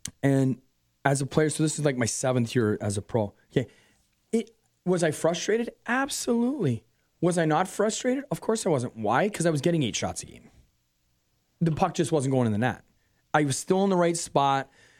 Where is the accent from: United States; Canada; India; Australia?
Canada; Toronto, Ontario; I'm born and raised in Toronto, but I love the Wings.